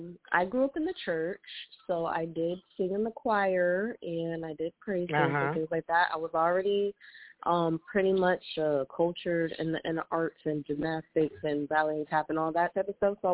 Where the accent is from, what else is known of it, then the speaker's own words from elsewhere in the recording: Hartford, Connecticut, United States; So basically, I'm from Hartford, which is known as Homicide Hartford.